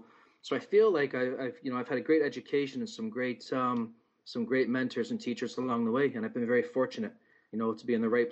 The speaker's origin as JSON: {"language": "English", "town": "Toronto", "region": "Ontario", "country": "Canada", "tie": "born or raised there", "said": "You know, I was born and raised in Toronto."}